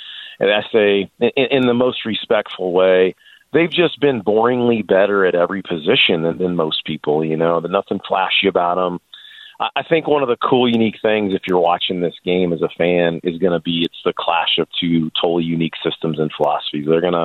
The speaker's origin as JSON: {"language": "English", "region": "Midwest", "country": "United States", "tie": "born or raised there", "said": "I followed small college football my whole life and growing up in the Midwest"}